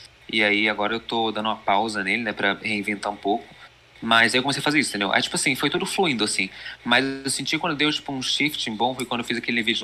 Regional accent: Milan, Lombardy, Italy; Mas eu sou italiano, eu nasci em Milão, né? Tenho um background de Itália.

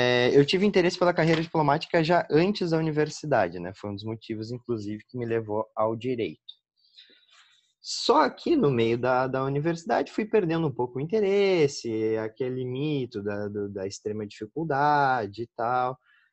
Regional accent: Pelotas, Rio Grande do Sul, Brazil; Pois então, não sou de nenhum grande centro, né? Sou de Pelotas, sul, do Rio Grande do Sul.

